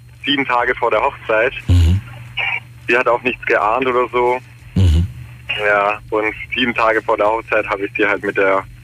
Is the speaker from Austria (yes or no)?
no; Spain; Ich bin Spanier, ja.